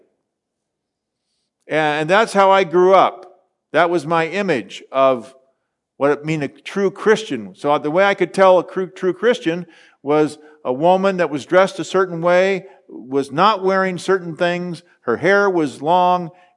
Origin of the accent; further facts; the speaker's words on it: Indianapolis, Indiana, United States; I grew up in the Pilgrim Holiness Church in Indianapolis, Indiana.